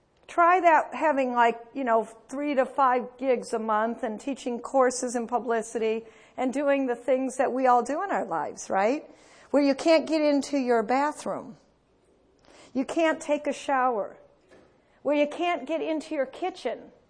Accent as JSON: {"language": "English", "country": "United States", "said": "I'm an American traveling in Canada."}